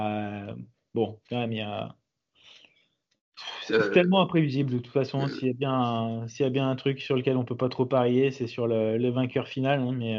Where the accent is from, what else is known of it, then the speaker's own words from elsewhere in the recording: Saint-Étienne, Auvergne-Rhône-Alpes, France; moi en tant que Stéphanois, ça a été aussi un pilote qui a bercé ma jeunesse